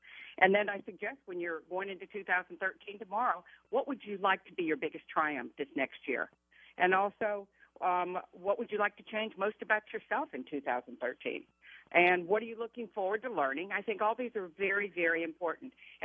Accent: Atlanta, Georgia, United States; Hey, I'm from Atlanta, the Falcons, so that took a lot for me, okay?

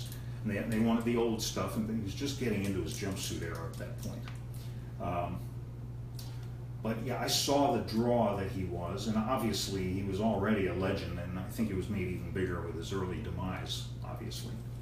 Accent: McLean, Virginia, United States; I grew up in McLean Falls Church.

